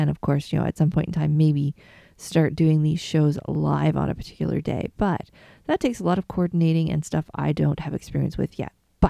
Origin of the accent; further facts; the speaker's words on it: Canada; Yes, I know I'm Canadian, but I like my temperatures about 10 degrees or warmer.